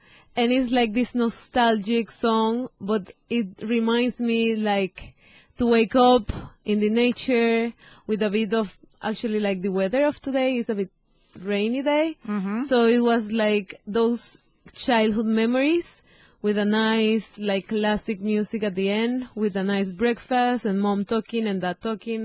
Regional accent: Panama; I'm from Panama.

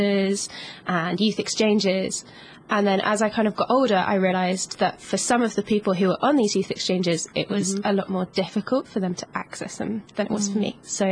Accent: United Kingdom; I'm British.

